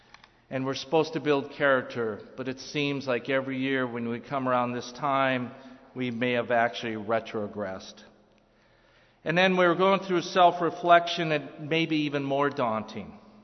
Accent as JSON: {"language": "English", "region": "Wisconsin", "country": "United States", "tie": "born or raised there", "said": "And I growing up in Wisconsin, my aunt played an accordion. My uncle was in a polka band."}